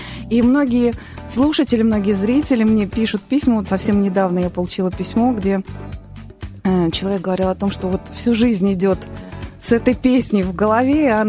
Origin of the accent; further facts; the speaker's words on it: Ivanovo, Ivanovo Oblast, Russia; И когда я вернулась уже вот после окончания контракта к себе в родной город, я пришла к друзьям в школу.